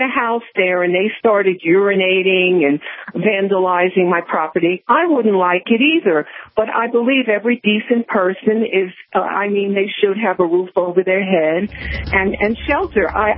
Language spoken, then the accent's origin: English; New York City, New York, United States; I'm 70 years old, and if someone's going to jump at me or smack me, and I came from New York City originally